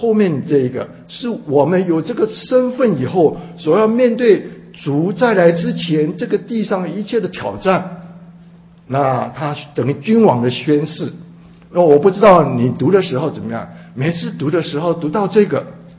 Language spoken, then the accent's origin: Chinese; China; 就像我们中国人非常清楚